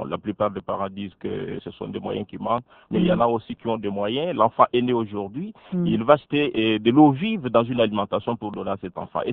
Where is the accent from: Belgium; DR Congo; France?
DR Congo; chez nous en RDC